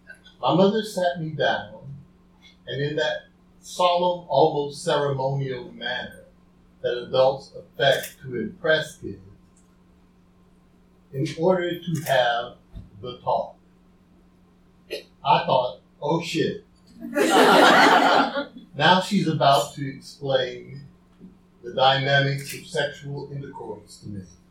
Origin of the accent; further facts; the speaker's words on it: Deep South, United States; born there; I was born in the Deep South.